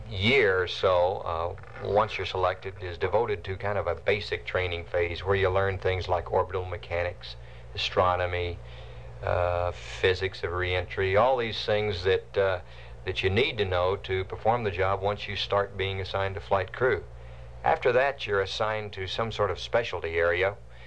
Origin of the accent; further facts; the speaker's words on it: Fort Worth, Texas, United States; also born or lived in Wheeler; Yes, I was born in Wheeler, Texas. My hometown's Fort Worth, Texas, and I went to the University of Texas, so I'm fairly consistent there.